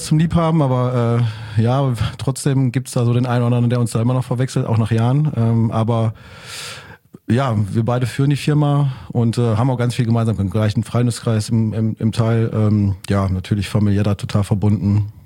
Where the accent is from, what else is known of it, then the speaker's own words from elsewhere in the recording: North Rhine-Westphalia, Germany; geboren, aufgewachsen und lebe immer noch da. Also ich habe den Pott nie so wirklich verlassen. Ich fühle mich zwar in der Welt zu Hause, wie man so schön sagt, aber ich bin ein Kind des Ruhrpotts.